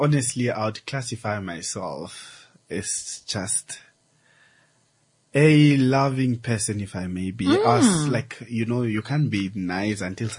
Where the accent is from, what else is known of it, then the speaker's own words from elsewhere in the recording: Windhoek, Khomas, Namibia; I grew up in Babylon.